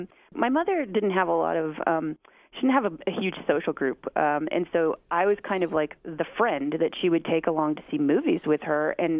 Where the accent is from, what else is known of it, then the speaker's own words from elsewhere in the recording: Oklahoma, United States; which I didn't know personally any oil barons growing up in Oklahoma